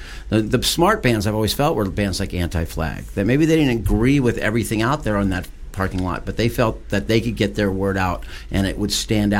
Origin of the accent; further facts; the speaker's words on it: Claremont, California, United States; But growing up in Claremont, artists were always … was a great artist, and he lived in Claremont.